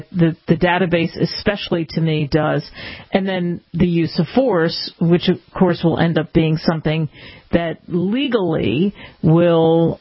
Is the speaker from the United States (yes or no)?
yes; Cherry Hill, New Jersey, United States; Growing up in New Jersey in a place called Cherry Hill, just a stone's throw over the bridge from Philadelphia